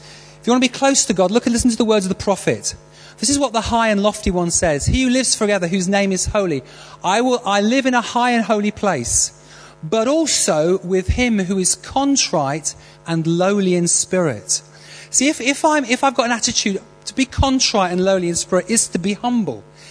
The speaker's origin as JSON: {"language": "English", "region": "North West England", "country": "United Kingdom", "tie": "born or raised there", "said": "I grew up in Lancashire, and there's an expression, a Lancastrian expression"}